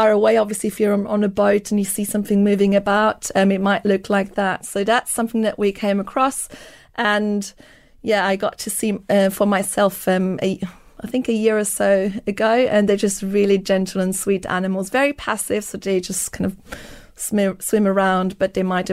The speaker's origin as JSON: {"language": "English", "country": "Switzerland", "tie": "born or raised there", "said": "I grew up in Switzerland, so in a country that doesn't have any access to the ocean"}